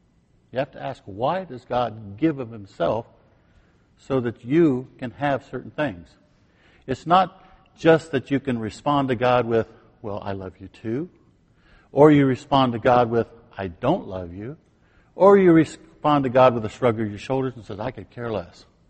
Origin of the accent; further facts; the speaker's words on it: Kansas, United States; Well, I'm from Kansas, and one of the great lessons that I got in college was how to ballroom dance.